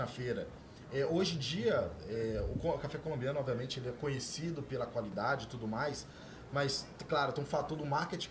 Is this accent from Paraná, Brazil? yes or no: no; Espírito Santo, Brazil; Eu sou capixaba